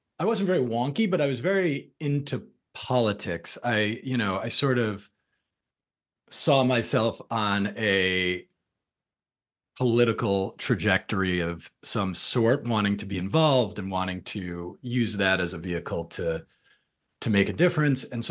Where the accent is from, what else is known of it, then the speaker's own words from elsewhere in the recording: Massachusetts, United States; I grew up in Western Mass, which is on the border of Connecticut.